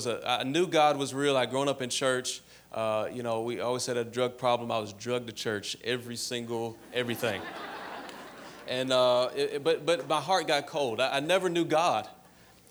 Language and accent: English; Louisville, Kentucky, United States; Now, I'm black. I'm from Louisville, Kentucky, and I grew up on 90s hip-hop.